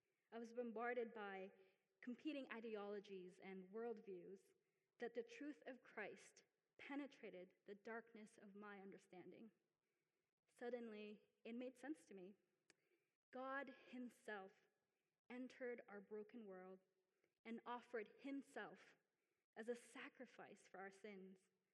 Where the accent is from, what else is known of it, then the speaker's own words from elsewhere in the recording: Philippines; And so I was born in the Philippines, and I went to Catholic school.